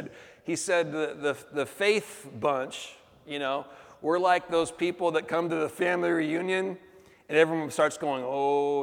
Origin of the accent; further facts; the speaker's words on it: Portland, Oregon, United States; born there; I was born in North Portland.